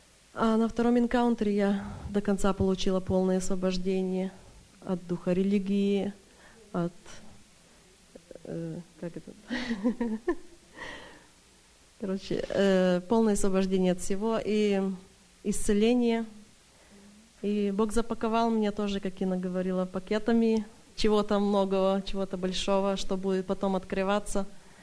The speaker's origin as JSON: {"language": "Russian", "town": "Sacramento", "region": "California", "country": "United States", "said": "я тоже из Сакраменто."}